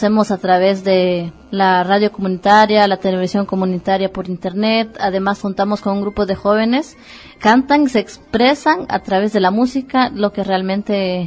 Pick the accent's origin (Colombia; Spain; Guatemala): Guatemala; Es primera vez que salgo de mi país. Estoy muy contenta de haber venido acá a compartir un poco de nuestras experiencias en mi país como Guatemala.